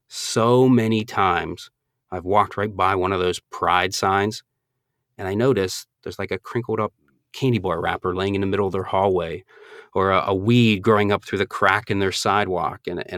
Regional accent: Northeast, United States; Now, I'm originally from the Northeast, so when I moved down here, I thought alligators were, I thought they were like rattlesnakes.

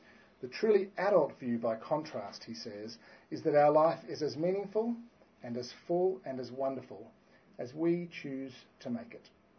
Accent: Australia; I speak to you tonight as an Australian

